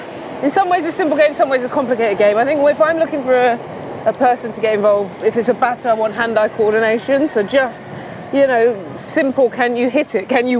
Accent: London, United Kingdom; I grew up in South London, not too far from here

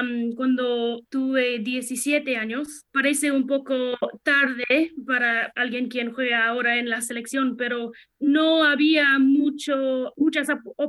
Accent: Mallow, County Cork, Ireland; Spanish is a second language; cuando tuve 17 años empezó un equipo en mi pueblo. En Malo, acá en el sur de Irlanda

